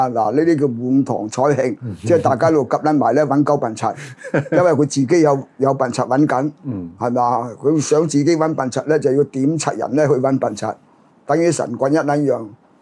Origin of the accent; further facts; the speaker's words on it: China; 我身為中國人啊，屌咩 … 做咗中國人咧，我冇撚後悔嘅